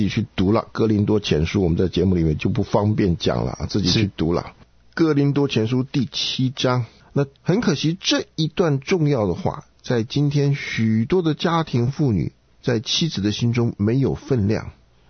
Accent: China; 我们中国人就讲啊，身教胜于言教。

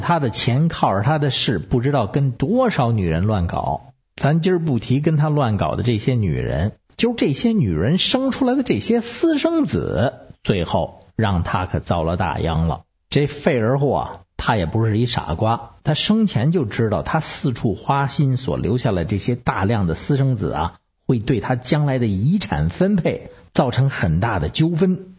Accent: Beijing, China; accent: Beijing; 再一加上咱哥们儿这北京口音念起来就更怪了

